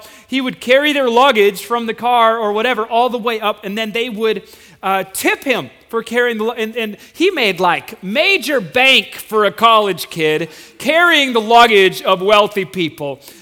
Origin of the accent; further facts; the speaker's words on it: Minnesota, United States; And I'm not even from Kansas. That's a quote from, okay. But we had officially left the land of Chevys and Fords and entered the land of Ferraris and Lamborghinis, all right? One after another, like cars that cost more than our houses back in Minnesota.